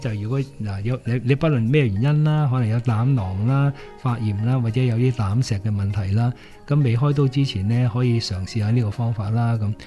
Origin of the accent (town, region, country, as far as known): Hong Kong